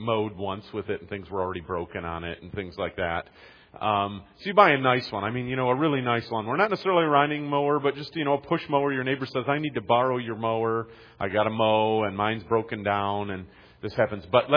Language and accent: English; Detroit, Michigan, United States; I grew up in Detroit area, and so we knew the names of some of the like platforms of the cars.